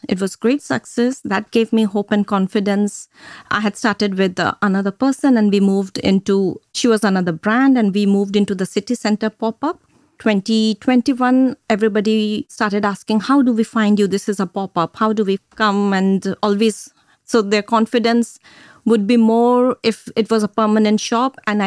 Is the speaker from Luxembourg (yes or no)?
yes; Luxembourg; also born or lived in India; My home country is Luxembourg and India.